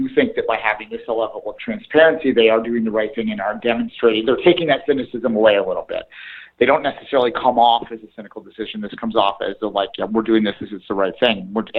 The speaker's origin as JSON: {"language": "English", "country": "Canada", "said": "But nonetheless, as a Canadian, we kind of like this."}